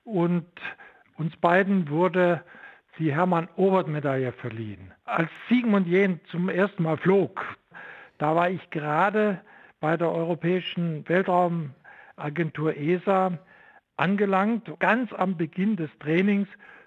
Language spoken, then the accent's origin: German; Saxony, Germany; now in Stuttgart, Germany; weil ich in der DDR nicht Physik studieren durfte und das wollte ich unbedingt. Und so bin ich aus dem Vogtland am Ende in Stuttgart angelangt